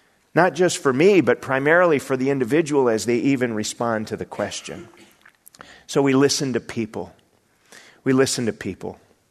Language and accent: English; Rochester, Minnesota, United States; common places and people like Rochester, which is my hometown.